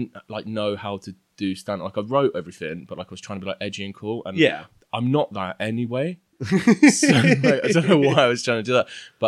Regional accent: South West England, United Kingdom; I'm from Devon. Then I lived on, that's why I don't sound like, I don't have a Welsh accent.

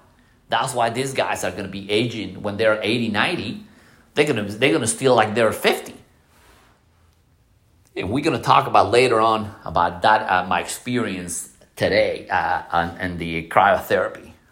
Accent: Ohio, United States; now in North Carolina, United States; I came from Ohio, so they don't have any winter.

